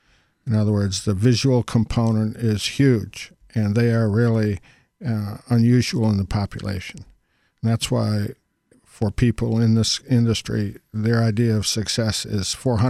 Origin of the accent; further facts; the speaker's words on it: Massachusetts, United States; also born or lived in Baltimore; No, I was from Massachusetts originally, and then moved to Baltimore, and then was up there for some time, and then now I'm down here.